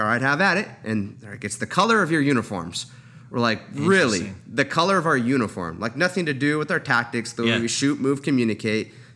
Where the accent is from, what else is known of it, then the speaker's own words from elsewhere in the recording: Huntington Beach, California, United States; Born in California, yep. I was born technically in Long Beach and grew up in Huntington Beach.